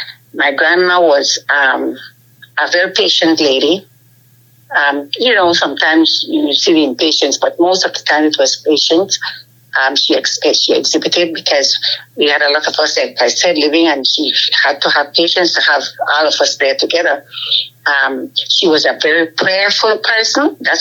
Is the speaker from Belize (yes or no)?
yes; Belize City, Belize District, Belize; moved away; Well, Belize, when I was growing up in Belize City, I was 6-something years ago.